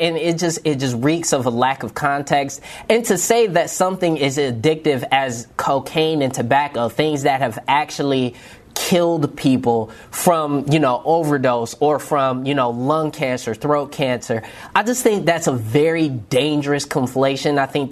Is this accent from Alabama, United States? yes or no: no; Detroit, Michigan, United States; a massive tournament for the Smash community that took place in my hometown of Detroit.